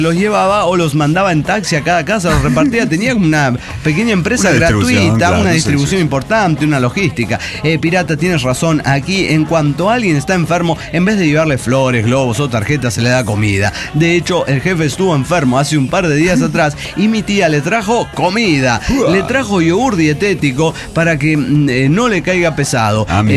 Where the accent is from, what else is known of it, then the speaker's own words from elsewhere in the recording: Guanajuato, Mexico; now in Guadalajara, Mexico; soy de Guanajuato, estoy aquí pasando la chingona en Guadalajara.